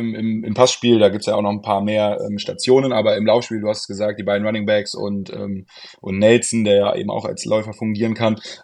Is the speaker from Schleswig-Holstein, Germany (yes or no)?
no; Hildesheim, Lower Saxony, Germany; werde jetzt im November 23 Jahre und bin gebürtig auch aus Hildesheim, also genau, ein totales Eigengewächs.